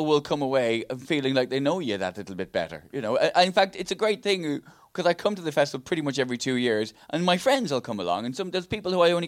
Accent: Ireland; accent: Irish; Even my accent is just sometimes is slightly, although less now, but when I was starting out, my accent was just ever so slightly more Irish.

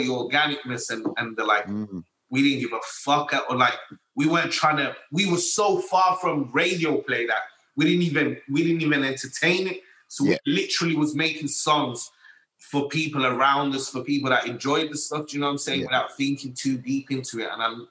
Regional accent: Sudan; born there; So I was born in Sudan, in Africa, in a little bit more than fashion.

